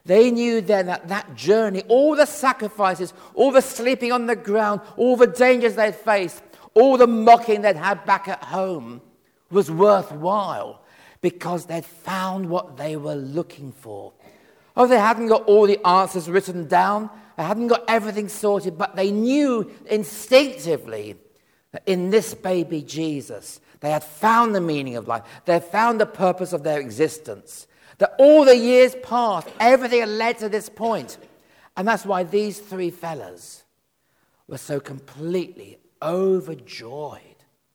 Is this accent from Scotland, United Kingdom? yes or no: no; Watford, East of England, United Kingdom; I come from Watford, I can't help it.